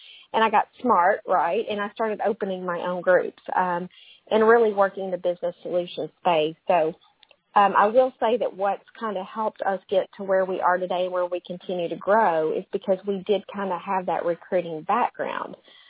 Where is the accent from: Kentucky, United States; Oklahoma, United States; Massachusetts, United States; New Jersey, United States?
Kentucky, United States; we were living out in Texas where we had family but not as many resources since I'm from Kentucky.